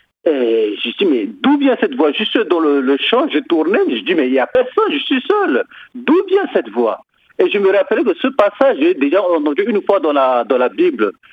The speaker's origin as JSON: {"language": "French", "country": "Central African Republic", "tie": "born there", "said": "je suis centrafricain, je suis né le 19 janvier 1975 en Centrafrique, je suis centrafricain."}